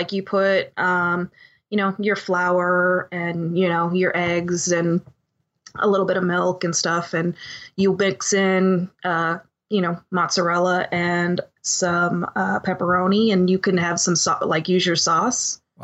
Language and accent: English; Wakefield, Massachusetts, United States; I had bartended in my hometown. Well, not where I was born, but where I grew up in Wakefield, Massachusetts.